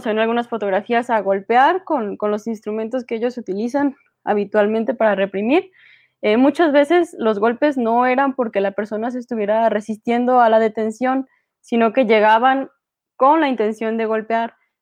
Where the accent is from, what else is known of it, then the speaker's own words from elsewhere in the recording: Guadalajara, Jalisco, Mexico; yo soy aquí de Guadalajara